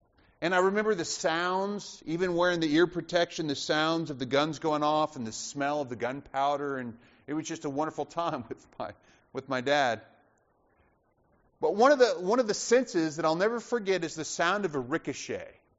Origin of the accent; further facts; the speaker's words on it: Alabama, United States; I've shared with some of you before about my time growing up in Alabama.